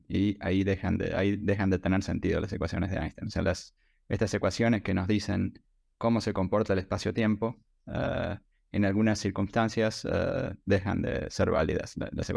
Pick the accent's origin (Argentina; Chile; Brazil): Argentina; moved away as an adult; now in United States; Nací en Argentina, me eduqué en Argentina.